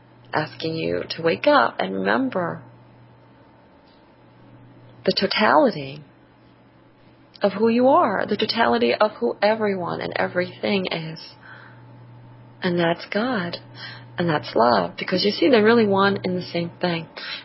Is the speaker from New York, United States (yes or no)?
yes; New York, United States; accent: New York; This is it, people. This is my New York accent.